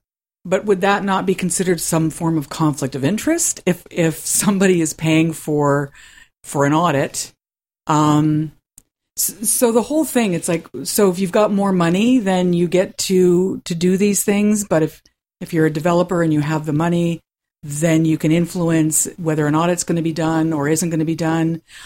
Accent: Jordan, Ontario, Canada; I grew up in Jordan, and back in the day, I used to be able to get a bus in Jordan that would take me

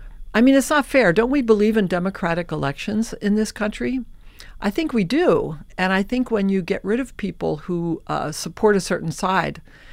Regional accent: Midwest, United States; I also feel, look, I'm from the Midwest, and I believe that the battle for the heart and soul of America for our next election

